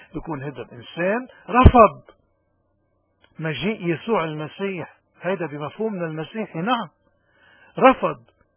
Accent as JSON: {"language": "Arabic", "country": "Lebanon", "said": "عنوان التعليق اللي بيتناول علة من عللنا كلبنانيين"}